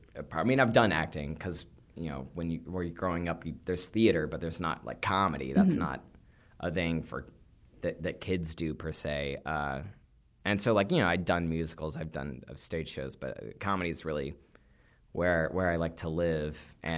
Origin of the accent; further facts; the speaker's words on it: Little Rock, Arkansas, United States; I grew up in Little Rock, Arkansas. And my uncle and my aunt and my cousins, all of them on my mom's side of the family, have been involved in theater just for a long time.